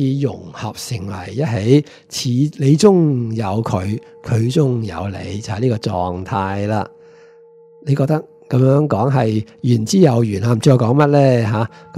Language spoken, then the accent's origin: Cantonese; China; 我哋中国人传统就叫咩冥合万化天人合一